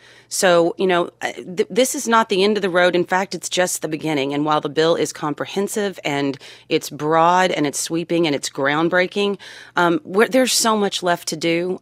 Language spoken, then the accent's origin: English; Kentucky, United States; Senator Rand Paul from my home state of Kentucky